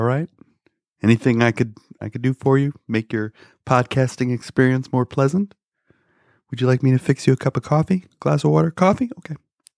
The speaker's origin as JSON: {"language": "English", "town": "South Orange", "region": "New Jersey", "country": "United States", "tie": "born or raised there", "said": "Today, I'd like to talk about my first piano teacher from my hometown of South Orange, New Jersey."}